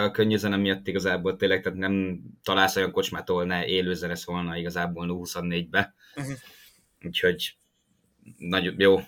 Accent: Hungary; aztán, hogy megtudták, hogy magyarok vagyunk

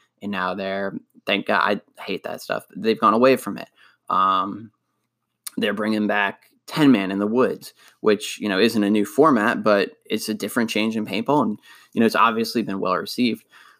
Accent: Cleveland, Ohio, United States; moved away as an adult; now in Boston, United States; I live in Boston now, but I was, you know, born and raised in Cleveland.

